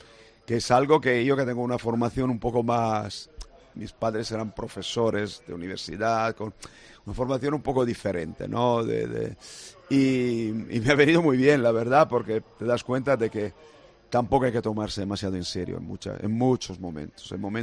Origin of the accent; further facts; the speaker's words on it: Brescia, Lombardy, Italy; Spanish is a second language; now in Marbella, Spain; yo soy de Brescia y soy de Marbella. Esos son mis sentimientos de pertenecer.